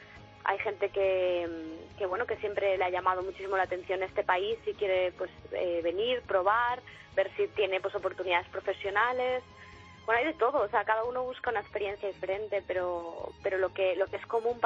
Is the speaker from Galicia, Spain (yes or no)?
yes; Galicia, Spain; now in New Zealand; soy gallega